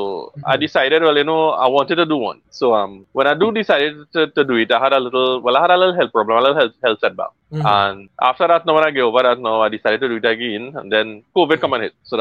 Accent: Bejucal, Mayabeque, Cuba; Biokal, you know, I'm certain.

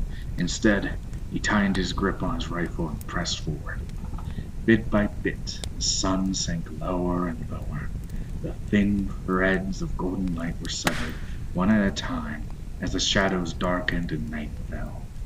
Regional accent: West Virginia, United States; tell you a few stories from the dark hills and haunted hollers of my home state, West Virginia.

